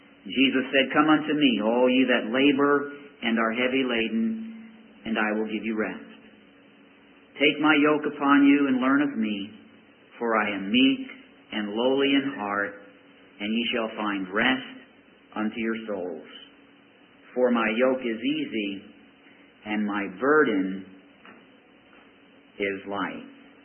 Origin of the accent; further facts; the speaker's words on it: Iceland; When you're born in Iceland, you're born into the Lutheran Church. That's automatic. I grew up in the Lutheran Church.